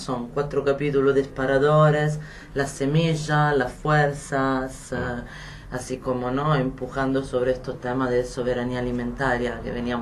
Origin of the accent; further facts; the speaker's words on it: Italy; yo porque soy italiana, me gusta también destacar la película italiana